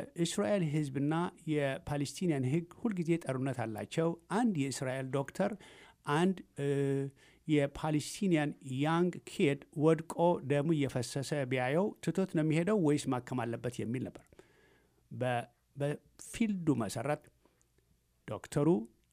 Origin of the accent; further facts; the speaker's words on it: Tigray, Ethiopia; እኔ የትግራይ ተወላጅ ነኝ፣